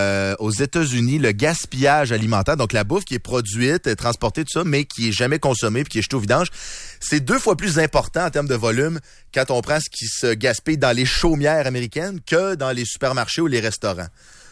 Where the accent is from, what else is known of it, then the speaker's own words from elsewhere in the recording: Lévis, Quebec, Canada; now in Quebec City, Canada; Et ma blonde et moi, on vient de Lévis, où on nous a appris à composter.